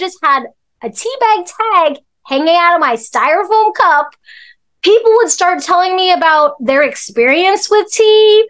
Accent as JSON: {"language": "English", "region": "Alaska", "country": "United States", "tie": "born or raised there", "also_born_or_lived": "Hong Kong", "said": "we're immigrants from Hong Kong. And I was born in Hong Kong, but I grew up in Alaska since I was a baby."}